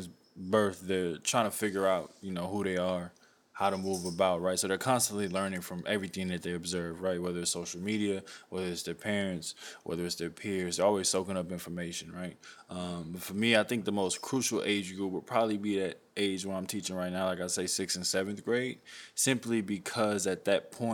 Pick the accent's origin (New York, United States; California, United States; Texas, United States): Texas, United States; Houston; I grew up in Houston, Texas, 5th Ward.